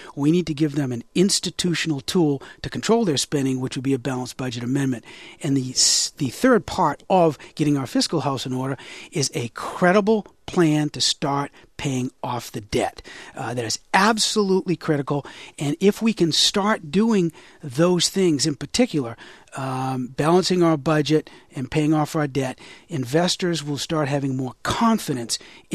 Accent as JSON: {"language": "English", "town": "Waterville", "region": "Maine", "country": "United States", "tie": "born or raised there", "said": "I spent four generations in Maine. I am the fourth generation. When I was a kid, Keith, growing up in Waterville, if you fell in the Kennebec River, you needed a tetanus shot."}